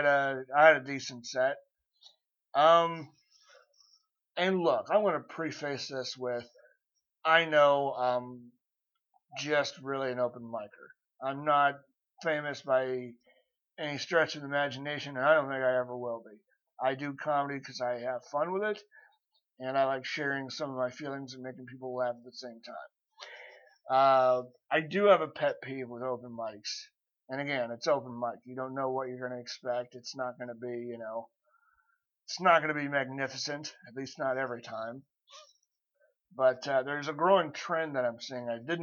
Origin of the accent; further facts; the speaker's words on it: Kansas City, United States; Yeah, I'm originally from Kansas City, but I wanted to go with a catchy title